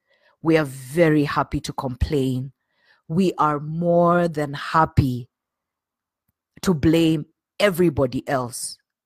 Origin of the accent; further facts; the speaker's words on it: Kenya; I'm Kenyan. So, living here in Kenya, there's a saying that I am sick and tired